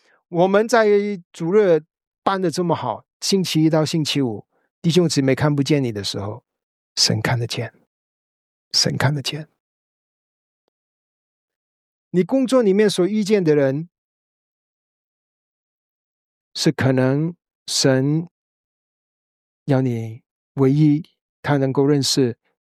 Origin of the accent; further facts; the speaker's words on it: China; 那我们是中国人华人啊